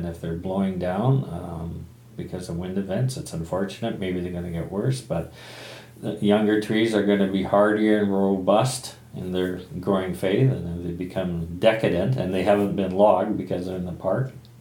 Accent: Vancouver, British Columbia, Canada; I was born in Vancouver

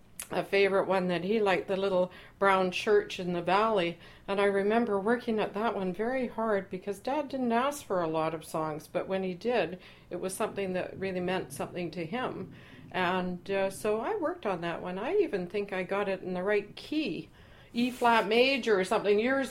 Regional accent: Burnaby, British Columbia, Canada; I was a very happy youngster, I have to say, growing up in Burnaby.

